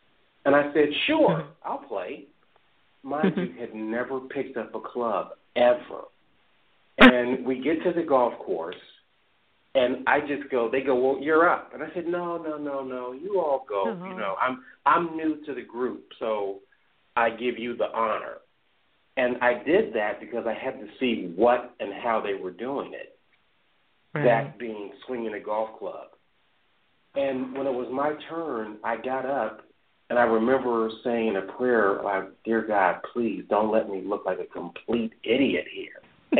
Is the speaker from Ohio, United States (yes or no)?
yes; Dayton, Ohio, United States; Well, I'll tell you, I grew up in Dayton, Ohio